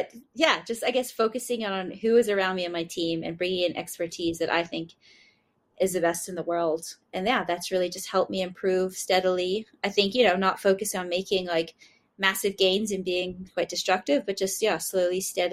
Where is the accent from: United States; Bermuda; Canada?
Bermuda; I'm from Bermuda.